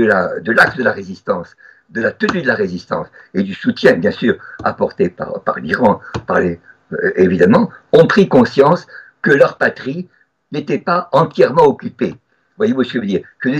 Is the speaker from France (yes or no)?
yes; France; je ne suis pas Ashkénaze, vous savez, je suis français.